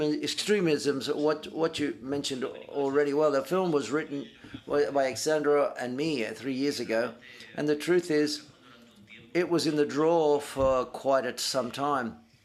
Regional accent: Salamanca, Castile and León, Spain; English is a second language; Hi, I'm from Salamanca, so there for a while I was watching the film, I saw the streets

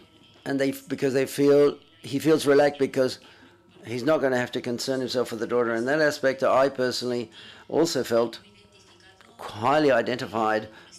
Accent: Japan; English is a second language; I was born in Japan and I was brought up in Japan, so therefore I can say that I identify myself with the Japanese culture.

